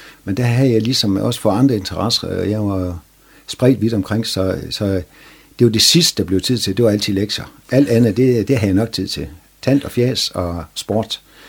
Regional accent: Frederikshavn, North Denmark Region, Denmark; at være barn i Frederikshavn, det var en fantastisk tid. Jeg var født i Blokkeren

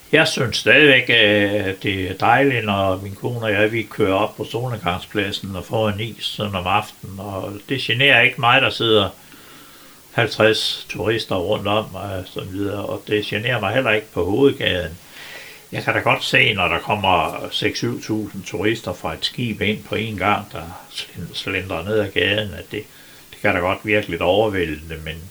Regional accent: Holbæk, Zealand, Denmark; selv min hjemby i Holbæk, ikke?

